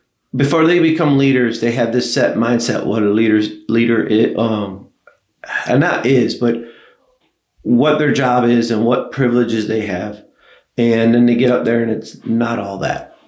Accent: New York, United States; I said I was from New York. I'm from upstate New York. I've been to all the four major cities upstate New York, but I've never been to New York City. I'm country.

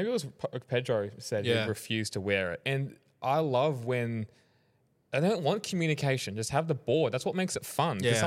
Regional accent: Australia; And we're Aussie as well.

